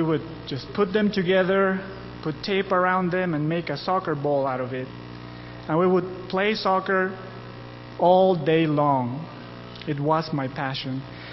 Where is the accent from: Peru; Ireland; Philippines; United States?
Peru; Cusco; first language Spanish; English is a second language; moved away; I was born in Peru, in a little town called Cusco up in the mountains, about 10,000 feet above sea level.